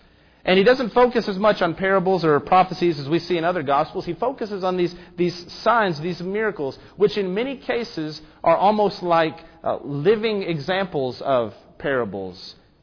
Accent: the South, United States; I grew up in the South. live in Middle Tennessee.

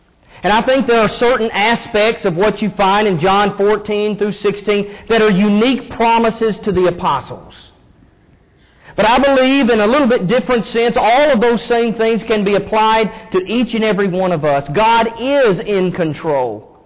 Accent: Kentucky, United States; I grew up in Kentucky, so I grew up watching Kentucky football, such as it was.

